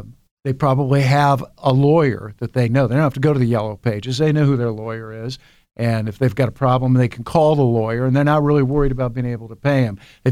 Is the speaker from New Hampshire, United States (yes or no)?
no; Sunbury, Ohio, United States; Well, I went to high school in Sunbury, Ohio, Big Walnut High School. And this was before Delaware County developed. I remember we moved into the district when I was 12